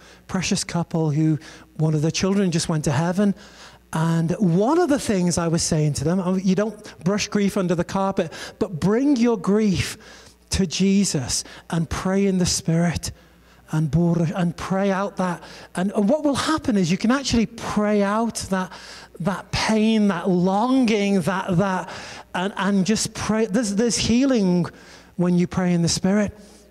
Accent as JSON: {"language": "English", "region": "England", "country": "United Kingdom", "said": "Je suis anglais. Which means, hello … I am an English girl."}